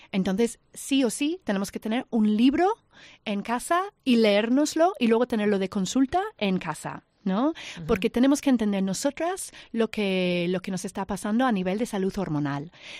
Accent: United Kingdom; Spanish is a second language; now in Spain; Yo soy del Reino Unido

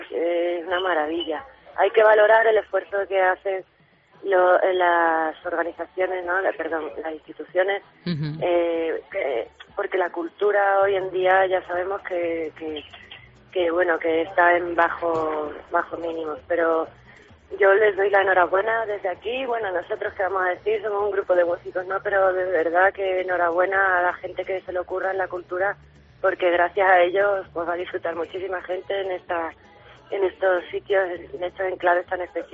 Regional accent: Cáceres, Extremadura, Spain; soy de Cáceres y reconozco que la zona norte de mi provincia no la tenía como a mí me gusta

